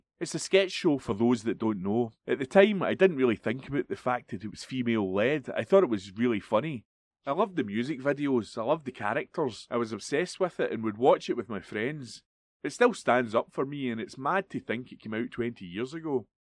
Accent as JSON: {"language": "English", "town": "Glasgow", "region": "Scotland", "country": "United Kingdom", "tie": "born or raised there", "said": "Even within Scotland, I grew up in Glasgow, so I was always a bit of a city kid"}